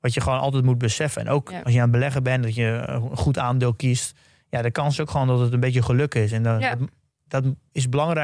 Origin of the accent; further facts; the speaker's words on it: Netherlands; Ik denk dat wij als Nederlander, dat je überhaupt geboren bent in Nederland.